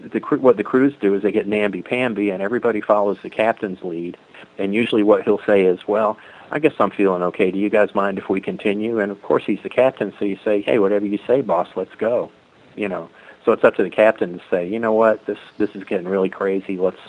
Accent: Georgia, United States; means you're leaving your hometown. In my case, I'm pretty close to Atlanta, but I was still leaving my hometown

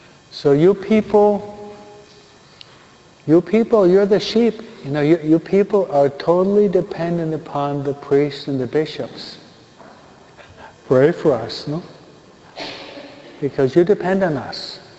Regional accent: New York, United States; That's where I'm from New York, okay?

